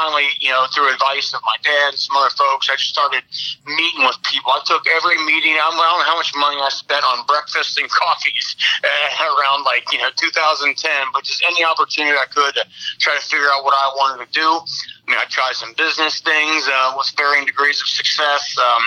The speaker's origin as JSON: {"language": "English", "town": "Dent", "region": "Ohio", "country": "United States", "tie": "born or raised there", "said": "I grew up in Dent, which is right in the heart of Green Township and where I spent most of my life"}